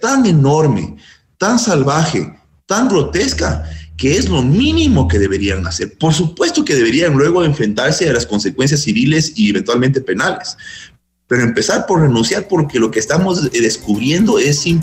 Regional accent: Ecuador; yo, como ciudadano ecuatoriano que soy

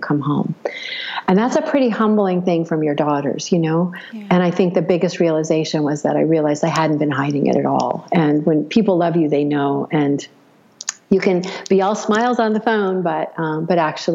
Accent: Los Angeles, California, United States; born there; also born or lived in San Diego; I was born in the California, LA area, went to school in San Diego.

